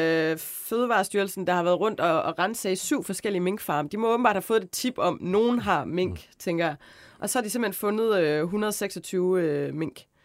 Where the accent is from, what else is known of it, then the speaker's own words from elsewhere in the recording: Central Denmark Region, Denmark; nu kommer jeg også selv fra Vestjylland